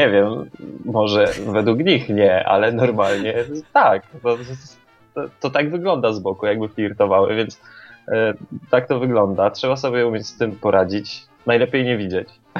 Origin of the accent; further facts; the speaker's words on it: Poznań, Greater Poland Voivodeship, Poland; Ja jestem z Poznania i tam ja czasem sobie wychodzę w nocy na miasto.